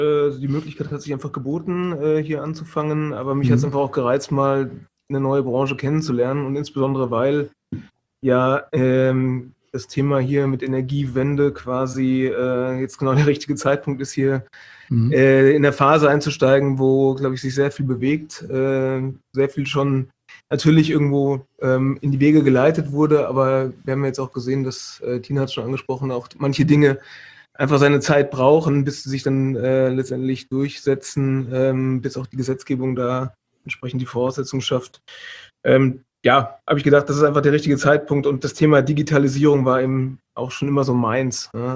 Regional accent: Hesse, Germany; Also ich komme aus dem Vordertaunus, also südlich von nördlich ist es, Entschuldigung, von Frankfurt, aus dem Hessischen. Hab dann studiert in Karlsruhe Wirtschaftsingenieurwesen.

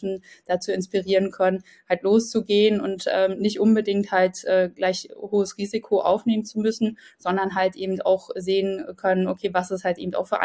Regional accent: Ukraine; ich selbst komme aus der Ukraine, also man hört das meinem Namen ja gar nicht mehr an.

